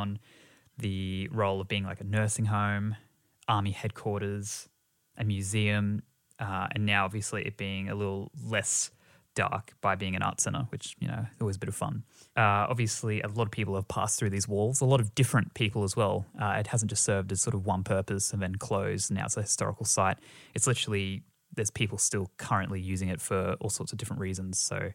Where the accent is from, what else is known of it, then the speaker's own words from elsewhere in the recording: Brisbane, Queensland, Australia; this one is back in my hometown of Brisbane